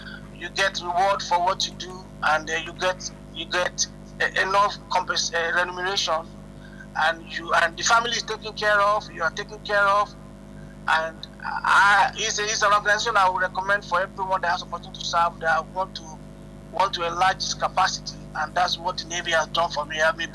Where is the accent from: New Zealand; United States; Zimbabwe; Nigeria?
Nigeria; born there; I was born in Nigeria.